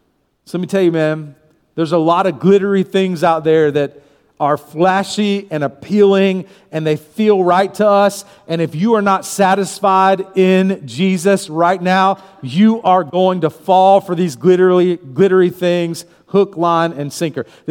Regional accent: Florida, United States; You know, I grew up in Florida, as Pastor said, and I'm in North Florida, a town of 600 people is where I grew up, in a real, real small area.

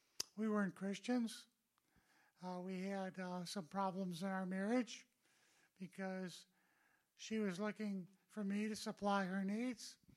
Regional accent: Wisconsin, United States; So I was born in Wisconsin, grew up.

